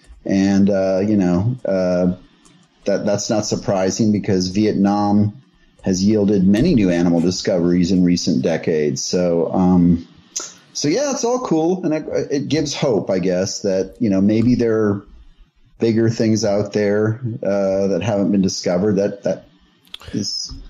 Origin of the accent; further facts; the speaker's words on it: Lake Jackson, Texas, United States; I grew up in Lake Jackson, Texas, which is on the Gulf about an hour south of Houston, and it was very swampy.